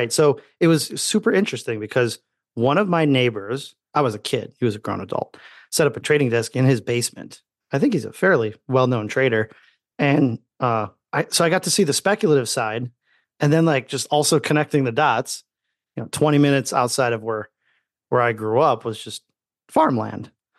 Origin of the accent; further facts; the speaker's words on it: Indiana, United States; So I grew up in Indiana, not necessarily a farm boy, but also not necessarily a big city either. Grew up just outside of Chicago.